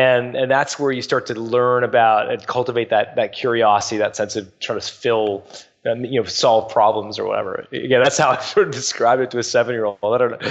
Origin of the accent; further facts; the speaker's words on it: Canada; But I, you know, I'm very much Canadian. I don't think of myself as English that, you know, that much.